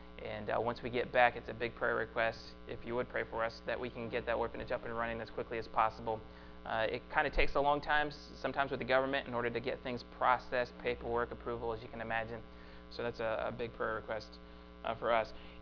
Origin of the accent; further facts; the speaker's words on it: Tampa, Florida, United States; And I'm from Tampa, right? So I've seen like as many snowstorms as I've never seen a snowstorm before. So I hadn't seen snow until I was in my 20s.